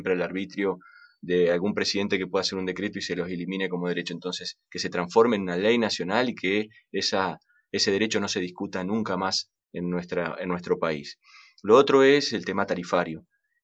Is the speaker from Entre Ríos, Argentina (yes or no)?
no; Luis Beltrán, Río Negro, Argentina; el fin de semana estaré en una de las ciudades más lindas de la provincia de Río Negro, Luis Beltrán, en mi pueblo.